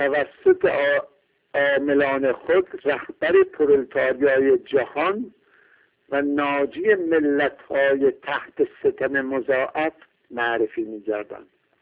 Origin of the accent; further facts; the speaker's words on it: Iran; قریب به اتفاق 70 میلیون ایرانی وطنشون رو دوست دارم و وطنشون ایران هست